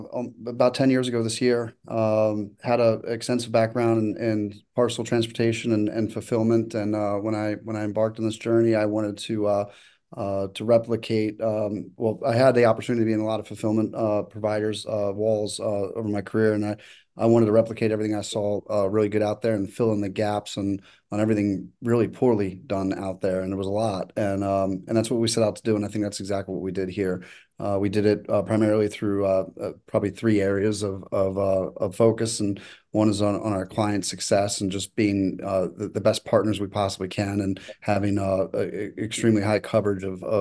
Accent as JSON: {"language": "English", "town": "Baltimore", "region": "Maryland", "country": "United States", "tie": "born or raised there", "said": "I don't want to discount the pain that it places on Baltimore, which is my hometown, by the way."}